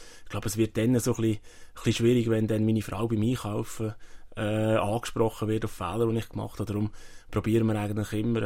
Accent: Switzerland; Also ich bin jetzt 41, Schiedsrichter, ich habe bis 45 bei uns in der Schweiz in der höchsten Liga.

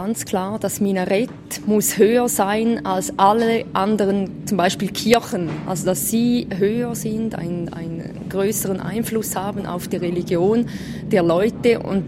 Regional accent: Switzerland; als Schweizer

